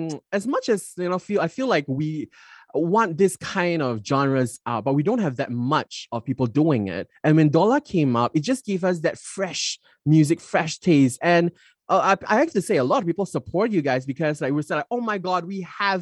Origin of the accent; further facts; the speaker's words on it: Kuching, Sarawak, Malaysia; I'm from Kuching, by the way.